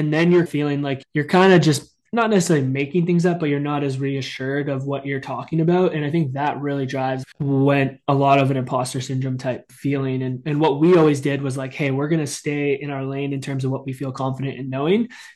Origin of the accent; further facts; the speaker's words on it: Windsor, Ontario, Canada; So I'm originally from the Windsor area, grew up in a really small town, but grew up playing like a lot of sports and being super active